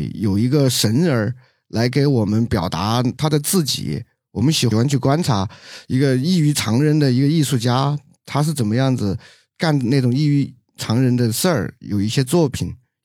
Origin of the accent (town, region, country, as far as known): China